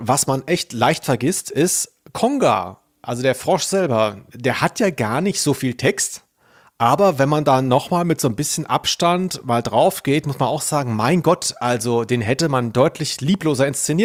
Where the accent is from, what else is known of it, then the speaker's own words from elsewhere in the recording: Southern Germany, Germany; ich komme ja aus Süddeutschland